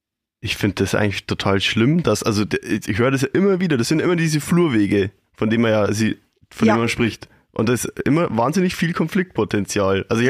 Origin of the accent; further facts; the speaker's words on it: Bavaria, Germany; dass es bei uns in Oberpfalz eigentlich nicht so war